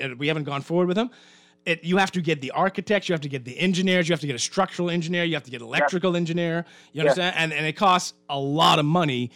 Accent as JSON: {"language": "English", "region": "Eleuthera", "country": "Bahamas", "said": "North Eleuthera Airport. I'm from Eleuthera. We need two airport."}